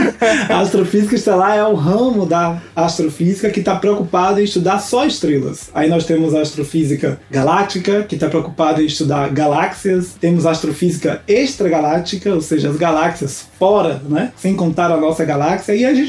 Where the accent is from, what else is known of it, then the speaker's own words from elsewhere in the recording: Feira de Santana, Bahia, Brazil; moved away as an adult; now in São Paulo, Brazil; Eu sou da Bahia, do interior da Bahia, de uma cidade chamada Feira de Santana.